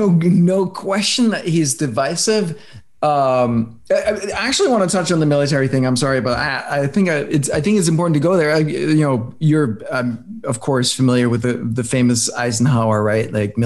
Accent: Denmark; Like you, I come from Denmark

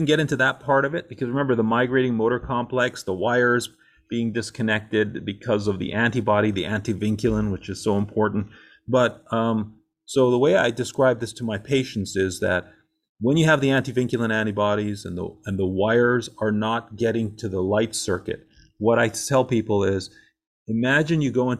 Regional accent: Canada; if there's anybody from Canada, shout out because I'm Canadian.

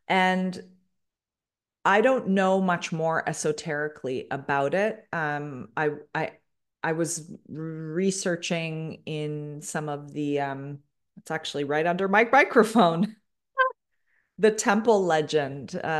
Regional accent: Toronto, Ontario, Canada; Let's think of the climate and country that I was born and raised in Canada, Toronto, Ontario. It's freezing cold, right?

